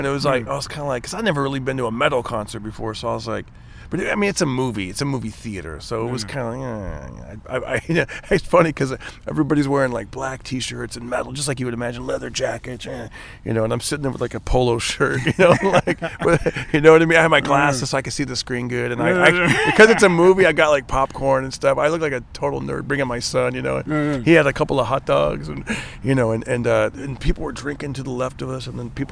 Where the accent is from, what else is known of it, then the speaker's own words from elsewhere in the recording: Fresno, California, United States; I'd been doing comedy for 3 months and it was in Fresno, my hometown.